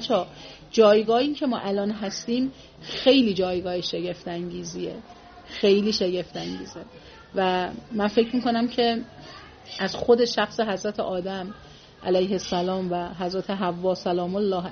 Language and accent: Persian; Iran; به خاطر اینکه ما ایرانی هستیم و خیلی عزیزیم